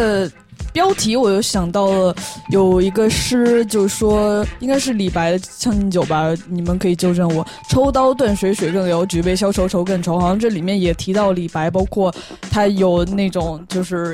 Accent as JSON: {"language": "Chinese", "region": "Southwest China", "country": "China", "said": "我喜欢云贵川的这些方言一样，因为我本身是来自于这个地方。"}